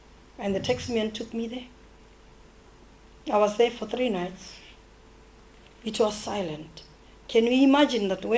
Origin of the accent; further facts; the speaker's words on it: Botswana; first language Kalanga; English is a second language; I have my mother tongue, which is Kalanga. I have our national language, which is Setswana. We are from Botswana, national language is Setswana. And then we have English.